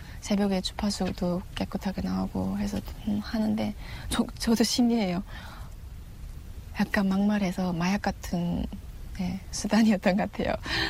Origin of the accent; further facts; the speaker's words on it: Chongjin, North Hamgyong, North Korea; now in South Korea; 그냥 고향 한경북도 청진이 고향의 청년이죠